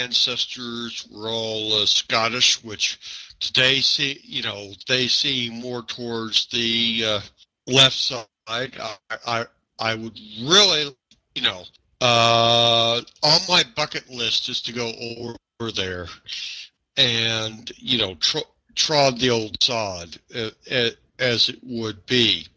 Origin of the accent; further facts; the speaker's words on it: United States; Of course, we're not British, but, you know, being Americans, being independent, we're kind of suspicious of any sort of government beyond our own.